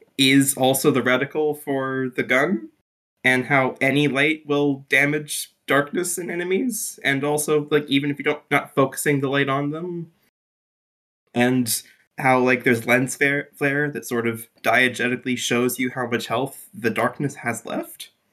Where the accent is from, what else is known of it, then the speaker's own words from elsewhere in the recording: United States; I mean, I'm American.